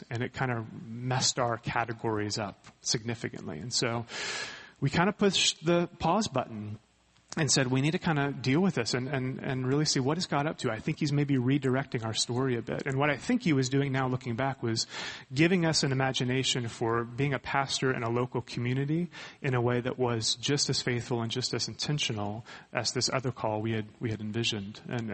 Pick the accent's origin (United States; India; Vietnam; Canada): United States; Georgia; So my wife and I grew up in the Atlanta suburbs. I grew up in Cobb County. She grew up in Roswell.